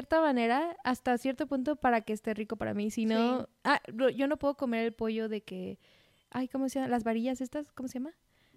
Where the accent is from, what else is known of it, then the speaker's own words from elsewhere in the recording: Veracruz, Mexico; Y yo soy de Veracruz, pero nunca en mi vida había